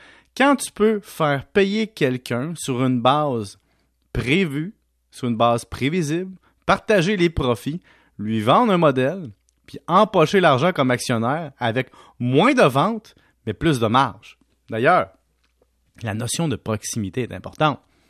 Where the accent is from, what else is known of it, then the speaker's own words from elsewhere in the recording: Salaberry-de-Valleyfield, Quebec, Canada; Moi, je viens de Valleyfield